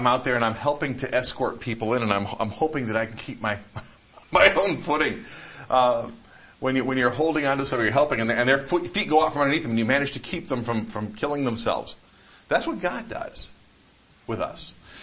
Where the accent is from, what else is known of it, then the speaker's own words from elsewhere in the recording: Michigan, United States; I grew up in Michigan.